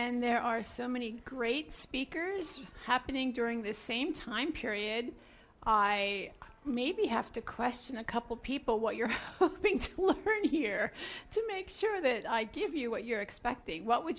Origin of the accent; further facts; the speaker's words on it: Philadelphia, Pennsylvania, United States; I'm Jewish from Philadelphia.